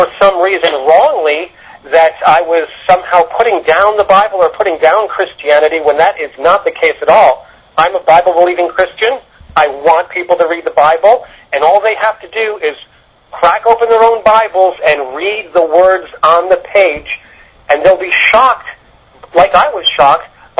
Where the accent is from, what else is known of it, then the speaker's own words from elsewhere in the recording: United States; I'm an American, I'm a Christian